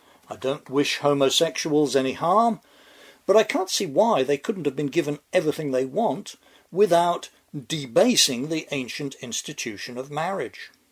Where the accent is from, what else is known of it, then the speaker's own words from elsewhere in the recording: Northampton, East Midlands, United Kingdom; my hometown of Northampton